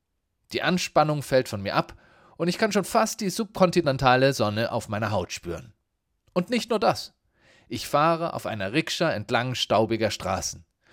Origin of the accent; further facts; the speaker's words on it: Bavaria, Germany; now in Berlin, Germany; In Bayern, wo ich aufgewachsen bin, hält sich der Herbst an die Vorschrift, dass er milde und sonnig zu sein hat.